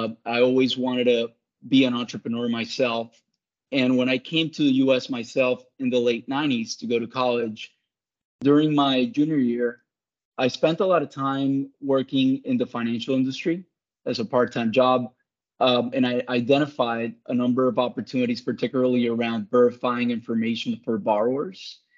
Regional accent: Colombia; So I grew up in Colombia, and I come from a family of coal miners

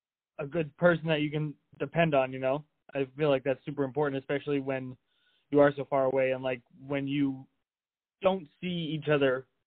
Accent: New England, United States; I've never left my home state. I've been outside New England like 3 times maybe.

